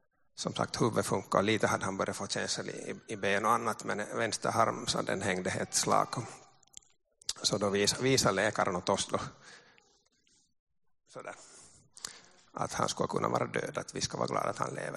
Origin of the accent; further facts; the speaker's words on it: Uusimaa, Finland; Jag har varit frälst i 26 år, men jag har en äldre bror hemma i Nyland som det här inte frälst, och jag är inte från en kristen familj.